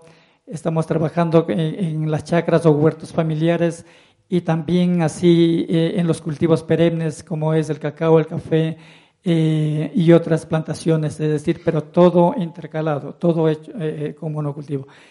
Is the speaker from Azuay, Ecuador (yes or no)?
no; Shushufindi, Sucumbíos, Ecuador; Yo vengo desde Sucumbíos, Chuchufindi